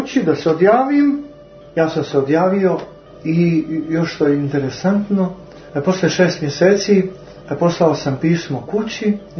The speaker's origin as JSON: {"language": "Serbian", "country": "Montenegro", "said": "ja sam iz Crne Gore"}